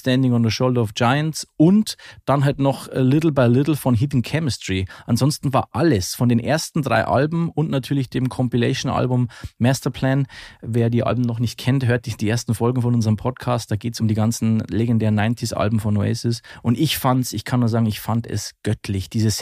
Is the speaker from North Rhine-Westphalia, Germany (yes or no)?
no; Munich, Bavaria, Germany; Wir als Münchner